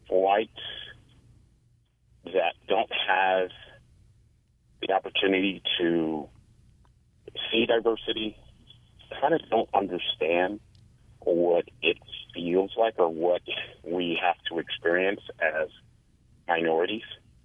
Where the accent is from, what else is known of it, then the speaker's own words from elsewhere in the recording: West Coast, United States; now in Vermont, United States; I grew up on the West Coast, and I just recently moved to Vermont in the last couple of years.